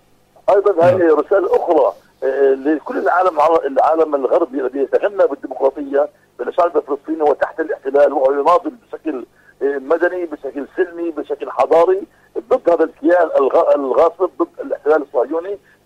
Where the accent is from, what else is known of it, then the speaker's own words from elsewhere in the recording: Palestine; بهذه الخطوات نستطيع أن نكون نموذجا كفلسطينيين للعالم العربي